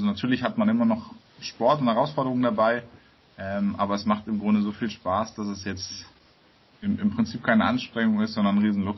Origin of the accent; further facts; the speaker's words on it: Berlin, Germany; Genau, ich komme aus Berlin, habe dort auch am Anfang Bachelor studiert